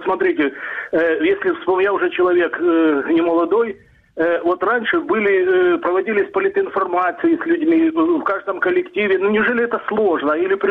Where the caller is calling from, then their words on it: Dnipro, Dnipropetrovsk Oblast, Ukraine; город Днепр.